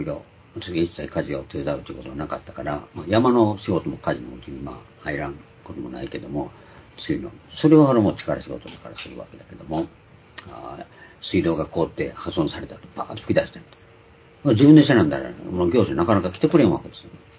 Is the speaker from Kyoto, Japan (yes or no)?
no; Tokushima, Japan; 私ら徳島で育った人間はそうだったんです。